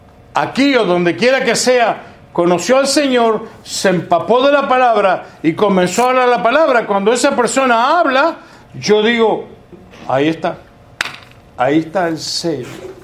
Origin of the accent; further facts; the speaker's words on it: Uruguay; born there; ni soy cubano, ni soy puertorriqueño, ni soy mexicano, ni ninguna cosa de esas. Nací en Uruguay, pero soy ciudadano del reino de los cielos.